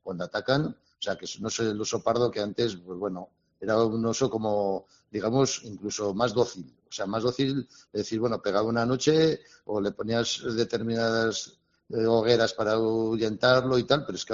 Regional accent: Garde, Navarre, Spain; en la zona de mi pueblo, de Garde

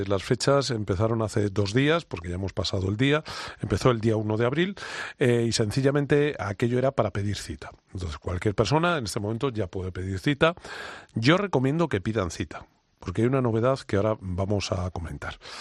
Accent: Community of Madrid, Spain; Yo estoy pensando que yo soy madrileño, que tengo 54 años

